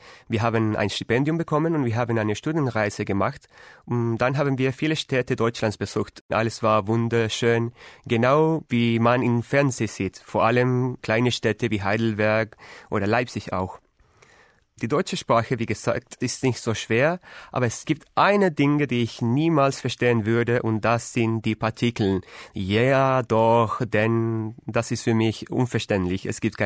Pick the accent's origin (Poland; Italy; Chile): Chile; German is a second language; now in Düsseldorf, Germany; Ich bin 23 Jahre alt und ich komme aus Chile.